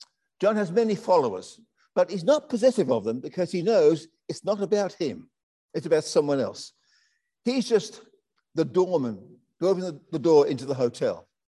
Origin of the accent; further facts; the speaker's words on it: United Kingdom; now in Australia; In the mid-60s, we came out to Australia as migrants.